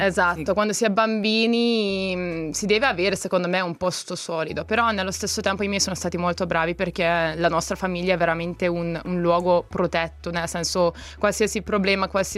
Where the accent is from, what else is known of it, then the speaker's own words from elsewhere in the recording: Modena, Emilia-Romagna, Italy; born there; Sono nata a Modena proprio perché mio padre giocava a Modena